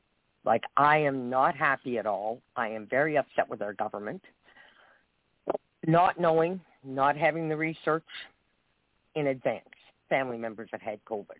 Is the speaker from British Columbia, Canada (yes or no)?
no; Nova Scotia, Canada; I'm from Canada, and I actually follow both of your guests.